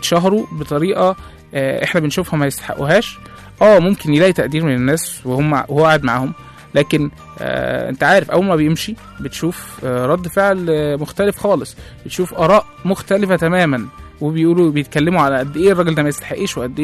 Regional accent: Egypt; وفي اسر كتير عندنا في مصر بيتكسر عليها القاعدة دي

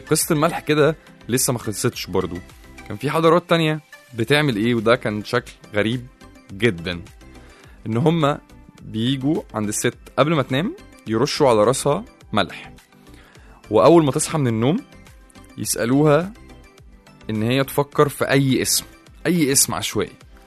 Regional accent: Egypt; زي ما تعودنا خلونا نبدأ دايما بينا احنا كمصريين او المصريين القدامى في فراعنة

